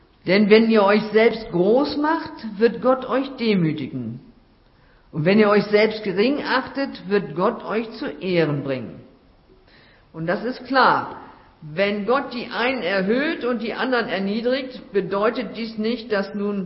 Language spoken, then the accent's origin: German; Bludenz, Vorarlberg, Austria; In Bludenz, wo ich herkomme, wo ich so lange gearbeitet habe